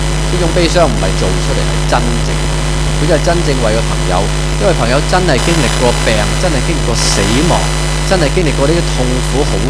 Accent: Hong Kong; 會有一句我哋香港人中意講嘅説話

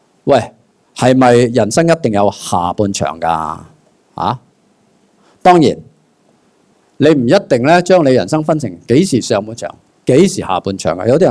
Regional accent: Hong Kong; 即是我们香港人说的三个字，

